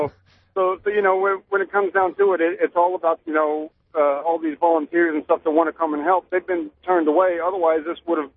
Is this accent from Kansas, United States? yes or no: yes; Kansas, United States; And I'm actually from Kansas. I grew up in Kansas.